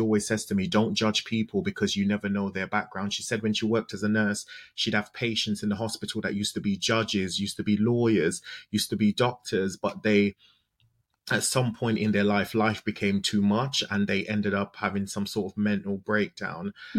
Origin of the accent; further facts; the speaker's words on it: London, United Kingdom; I'm relatively young. I'm in my early 30s, but I grew up in London, and in London, the knife crime rate is quite high.